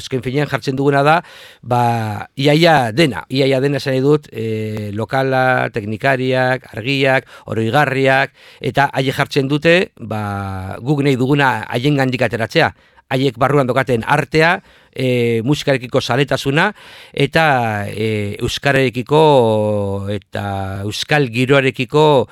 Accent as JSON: {"language": "Basque", "town": "Bilbao", "region": "Basque Country", "country": "Spain", "said": "gu Bilbokoa gara, ez? Eta orduan, Bilbokoak, daukagu gure arrotasun puntu bat"}